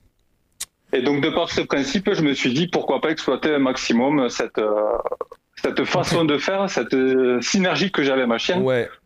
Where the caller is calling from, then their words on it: Toulouse, Occitanie, France; Alors moi, je suis du côté de Toulouse, un peu plus vers l'Ariège, mais voilà.